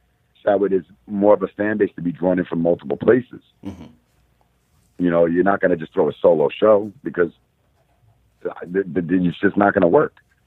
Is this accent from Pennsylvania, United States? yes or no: no; New York City, New York, United States; I'm from Staten Island, we all know Times Square.